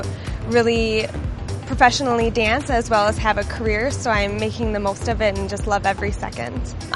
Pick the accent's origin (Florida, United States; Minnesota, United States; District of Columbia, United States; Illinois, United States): Minnesota, United States; Northfield; I'm from Northfield, Minnesota, and this is my second season on the team.